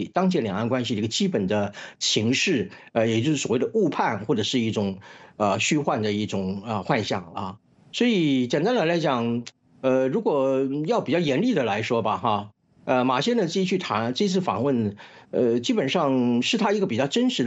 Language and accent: Chinese; Taiwan; 我们台湾人